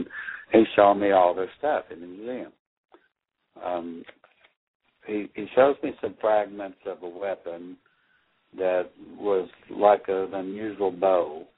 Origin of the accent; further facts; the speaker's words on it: Oklahoma, United States; I'm from Oklahoma. I've learned a lot of Native history, and I have some Native bloodline